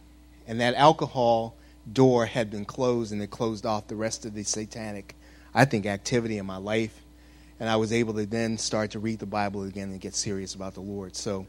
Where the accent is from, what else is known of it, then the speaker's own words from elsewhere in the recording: Chicago, Illinois, United States; Like a lot of folks here, I grew up in church, and I grew up in the Baptist church here in Chicago, oddly enough, on the south side.